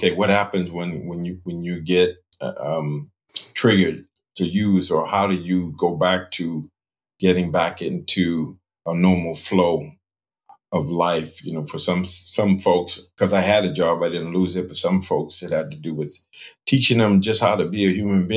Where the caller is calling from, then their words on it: Winthrop, Massachusetts, United States; I'm recording from Winthrop, Massachusetts, right next to Logan Airport. It borders East Boston and Revere, I believe.